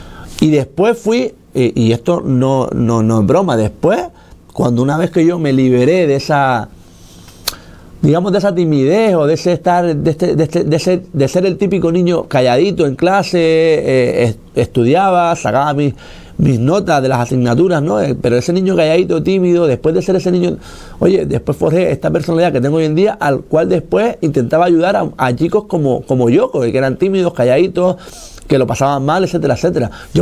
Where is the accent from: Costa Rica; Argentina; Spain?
Spain; Morro Jable, Canary Islands; Sinceramente, mi infancia en Morrojable es un recuerdo, y adolescencia es un recuerdo para mí, muy bonito